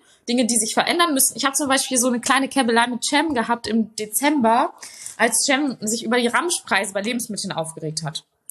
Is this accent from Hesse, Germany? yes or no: no; North Rhine-Westphalia, Germany; Also ich komme halt auch aus dem Ruhrgebiet.